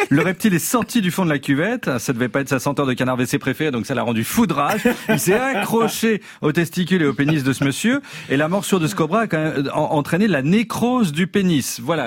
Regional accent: Brittany, France; Et vous savez, moi, j'ai grandi en Bretagne.

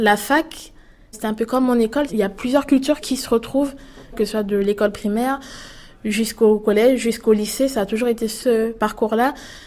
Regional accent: Gabon; Parce qu'au Gabon, en fait, je viens du Gabon.

